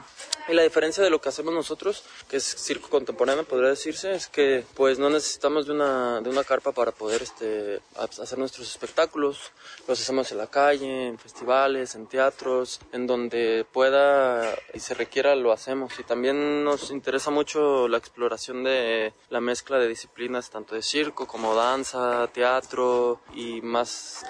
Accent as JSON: {"language": "Spanish", "country": "Mexico", "also_born_or_lived": "Portugal", "said": "Somos mexicanos casi todos, pero yo junto con mi compañera María Gamero formamos la compañía cuando vivimos en Portugal un tiempo."}